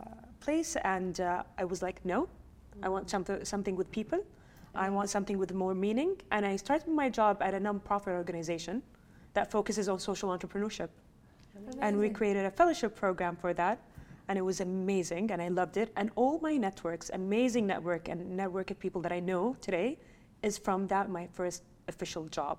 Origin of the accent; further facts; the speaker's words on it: Riyadh, Riyadh Province, Saudi Arabia; English is a second language; I am from Riyadh. I'm from the capital, born and raised. My family, my heritage, everything is actually from the Najd region, which is the central of Saudi Arabia. And I've loved Riyadh ever since I was born.